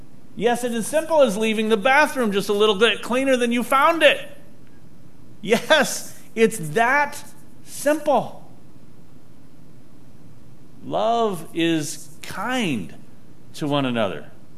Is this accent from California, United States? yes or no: yes; California, United States; And I just decided to say, "I'm from Southern California."